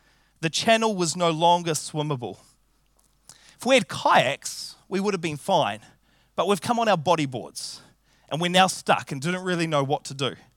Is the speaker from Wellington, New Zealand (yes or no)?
no; Auckland, New Zealand; So I grew up in Auckland, and the family home was out in rural Albany, close to the suburb of Pererimo.